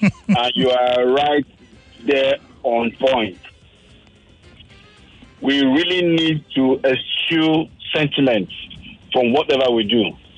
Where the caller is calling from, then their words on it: Lekki, Lagos, Nigeria; I'm calling from Lekki.